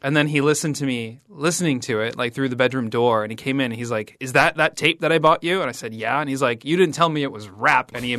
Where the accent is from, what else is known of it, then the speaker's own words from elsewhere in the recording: Midwest, United States; And as a kid kind of growing up in the Midwestern suburbs